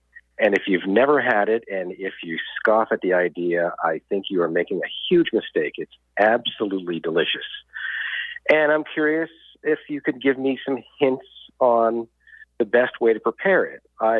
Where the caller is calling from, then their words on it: Maine, United States; I am lucky to live on the beautiful coast of Maine.